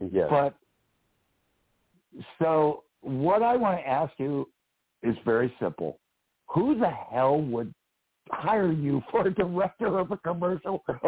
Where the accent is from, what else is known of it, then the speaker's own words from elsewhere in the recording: Pittsburgh, Pennsylvania, United States; And I grew up in Pittsburgh. So I remember these commercials.